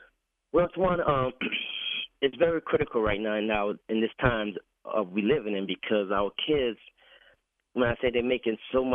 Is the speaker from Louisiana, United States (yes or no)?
yes; New Orleans, Louisiana, United States; And I'm from New Orleans. I'm a native of New Orleans.